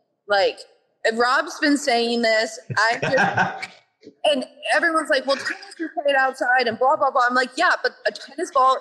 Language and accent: English; Austin, Texas, United States; And so he knew I was from Austin